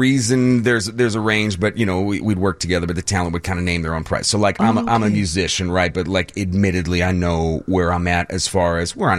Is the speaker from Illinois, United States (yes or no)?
yes; Chicago, Illinois, United States; I'm a Chicagoan.